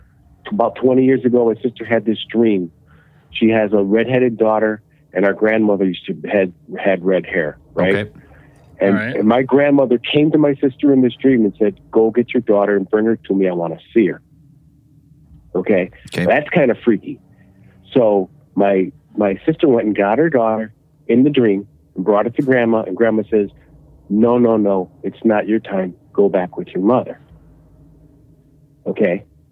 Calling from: Illinois, United States; Can you hear me? I'm calling from Illinois.

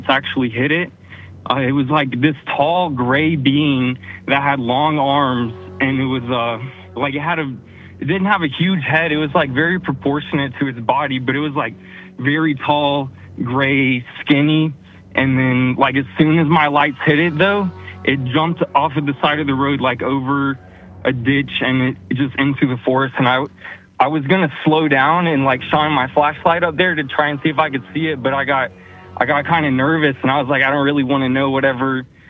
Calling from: North Carolina, United States; I'm calling from North Carolina.

